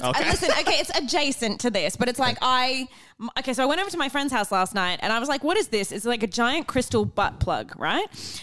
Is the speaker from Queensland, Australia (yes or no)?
no; Melbourne, Victoria, Australia; I come from Melbourne.